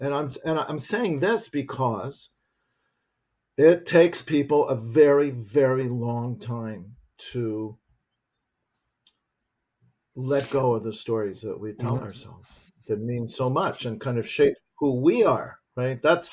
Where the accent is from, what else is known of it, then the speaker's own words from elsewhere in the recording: United States; I grew up in America in a very, you know, comfortable, reasonably easy life in the late 1960s.